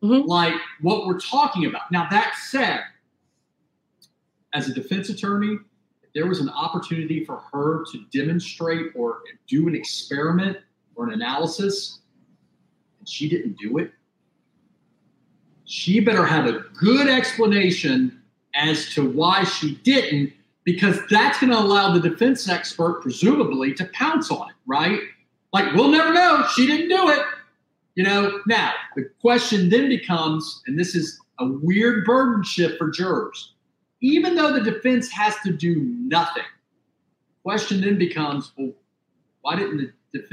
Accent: the South, United States; I'm from the South.

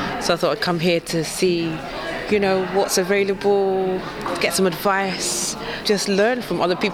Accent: London, United Kingdom; I'm from London.

